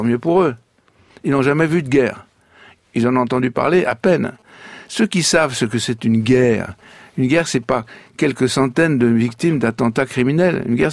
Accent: Algeria; moved away; moi, je connais un peu l'islam, et puis j'ai vécu toute mon enfance en Algérie, donc pour moi, les Arabes et l'islam, c'est pas très étranger.

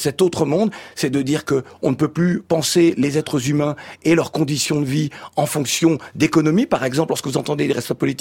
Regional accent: Provence-Alpes-Côte d'Azur, France; also born or lived in Paris; je suis né à Paris, je suis un afro-caribéen de la Guadeloupe, mais j'ai vécu dans un petit village de Haute-Provence, entre Vaison-la-Romaine et Buis-les-Baronnies, et je suis aussi de cette terre-là.

